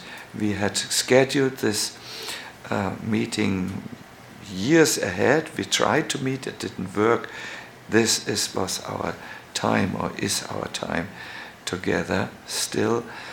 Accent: Hamburg, Germany; born there; English is a second language; I was born in Hamburg, and in Hamburg a phenomena started.

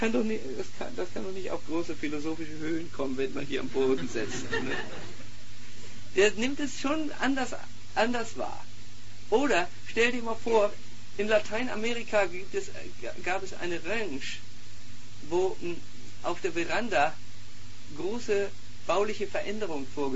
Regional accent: Switzerland; So, für uns als Schweizer ist es so, dass eine natürliche Gesprächsentfernung vielleicht 1,08 Meter betragen sollte.

